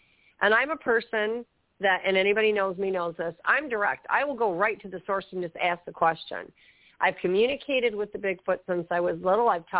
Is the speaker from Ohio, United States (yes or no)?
no; Michigan, United States; And I, born and raised in Michigan, I'd be walking through the snow